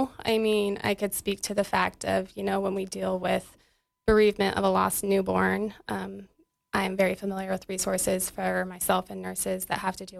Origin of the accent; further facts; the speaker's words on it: Hudson, Wyoming, United States; I grew up in Hudson, Wyoming, but most people know where Lander, Riverton, Wyoming are, so kind of smack dab between the two.